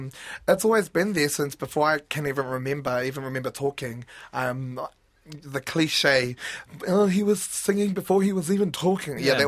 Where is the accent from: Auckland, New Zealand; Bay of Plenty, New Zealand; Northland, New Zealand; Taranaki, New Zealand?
Northland, New Zealand; Nō te tai Tokerawa. I'm from the far north, the very far north. So my mother hails from Te Rarawa, Ngāti Kuri, which is all the way up in the far north. And my father's from Kaikohe, which is Ngāpuhi. So both my sides are from Te Tai Tokerau